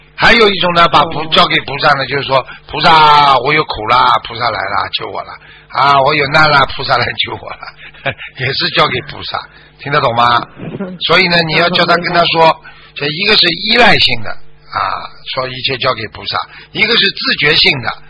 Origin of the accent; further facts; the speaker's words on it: China; moved away; 当时我们小的时候在中国看的这个电影嘛